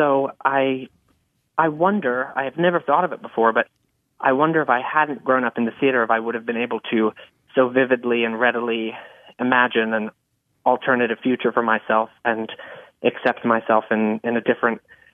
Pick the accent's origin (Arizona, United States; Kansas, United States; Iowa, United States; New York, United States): New York, United States; New York City; Well, I'm not only not from Vermont, but I'm born and raised in New York City.